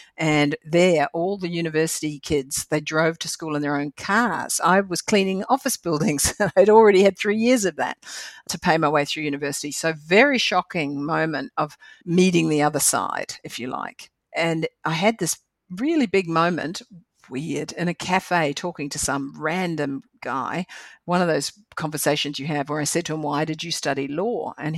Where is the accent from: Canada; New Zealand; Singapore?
New Zealand; I'm a Kiwi girl